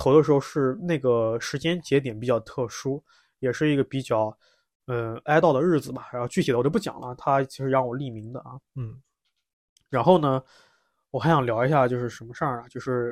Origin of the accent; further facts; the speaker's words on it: Nanjing, Jiangsu, China; 我一直以为是这个是我们南京人会有的点